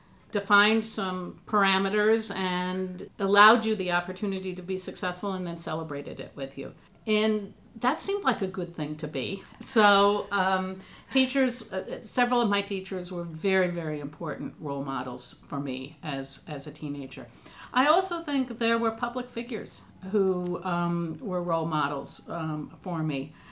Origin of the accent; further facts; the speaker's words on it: Ann Arbor, Michigan, United States; I grew up in Ann Arbor, so it was my hometown university.